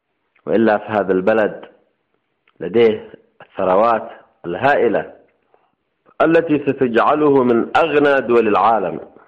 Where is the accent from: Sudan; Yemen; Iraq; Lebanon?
Yemen; أو ما لديها من البترول أقل مما لدينا كيمنيين